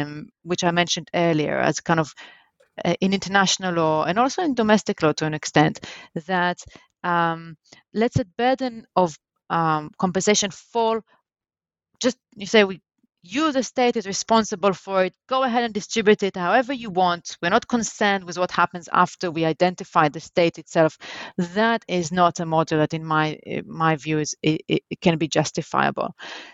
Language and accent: English; Israel; born or raised there